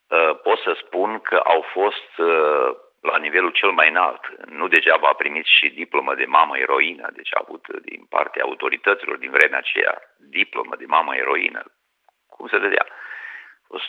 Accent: Teritia, Maramureș County, Romania; born there; în satul în care eu m-am născut, de exemplu, pe Teritia, județul Maramureș

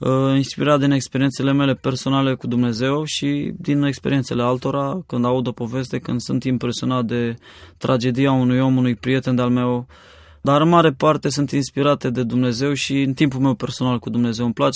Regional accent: Craiova, Dolj, Romania; also born or lived in Suceava; eu m-am născut în Treia și Suceava undeva și la un moment dat, la 6 ani, m-am mutat în Craiova

